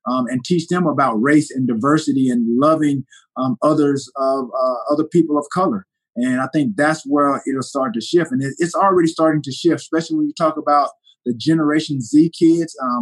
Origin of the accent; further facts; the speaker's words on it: Alexander City, Alabama, United States; And so, again, going back to my hometown, Alexander City, Alabama, obviously, like I said, I'm minutes away. I'm south of Birmingham. I'm north of Montgomery.